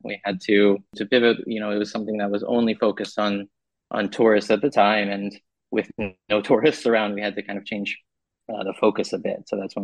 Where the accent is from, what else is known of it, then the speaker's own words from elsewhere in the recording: Phoenix, Arizona, United States; moved away as an adult; I'm originally from the States, from Italian parents, from Arizona, Phoenix area.